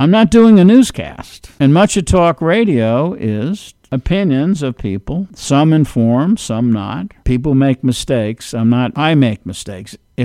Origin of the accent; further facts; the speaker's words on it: New York, United States; and I'm from New York, and I used to read it.